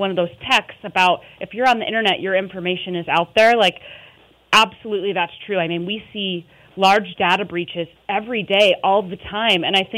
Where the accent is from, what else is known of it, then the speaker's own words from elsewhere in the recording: Billings, Montana, United States; I was born and raised in Billings and, you know, graduated from high school and did everything I could to not be in Billings